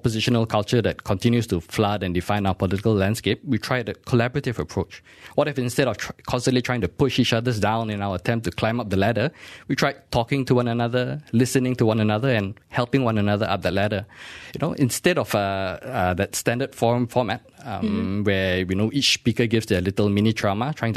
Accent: Malaysia; a few more years of this and being racist will be what defines being Malaysian. You know, when we changed government for the first time, a lot of us had really high hopes

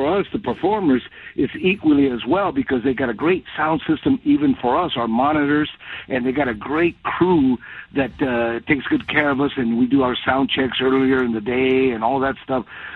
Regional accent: Los Angeles, California, United States; I mentioned I grew up here in Los Angeles, so I was exposed to a lot of different types of music.

